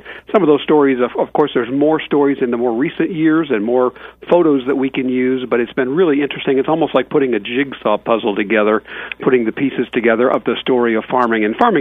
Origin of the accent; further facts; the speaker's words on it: United States; Even the farm I grew up on in McLean County here had five different species of livestock and four or five crops